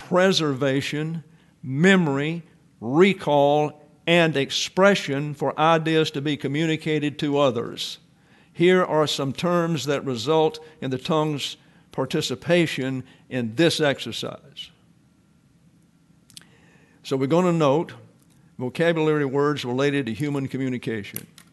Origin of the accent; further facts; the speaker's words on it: Deep South, United States; That was establishment concepts back when I was growing up in the Deep South.